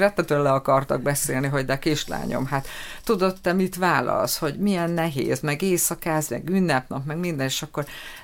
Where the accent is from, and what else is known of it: Atkár, Heves, Hungary; born or raised there; also born or lived in Gyöngyös